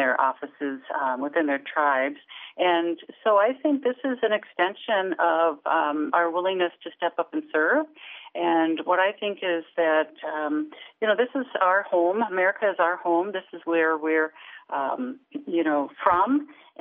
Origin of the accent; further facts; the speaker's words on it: Carlton, Minnesota, United States; also born or lived in Cloquet; I was born in Cloquet, Minnesota, and raised in Carlton. Those are two cities just a little south of Duluth.